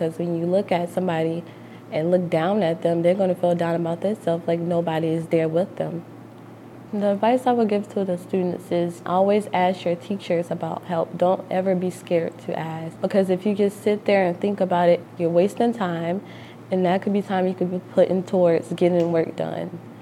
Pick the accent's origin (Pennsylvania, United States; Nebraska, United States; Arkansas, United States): Nebraska, United States; Omaha; But in the midst of that time, I went back to my hometown in Omaha, Nebraska.